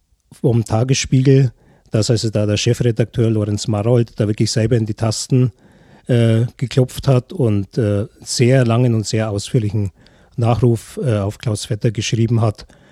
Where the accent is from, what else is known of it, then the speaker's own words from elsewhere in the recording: Augsburg, Bavaria, Germany; Ich bin ja auch gebürtiger Augsburger.